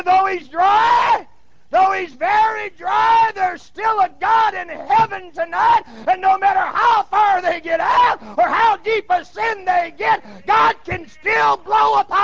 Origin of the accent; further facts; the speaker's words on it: Midwest, United States; Who are you? Where are you from? I said, Midwestern. I told him where I was from.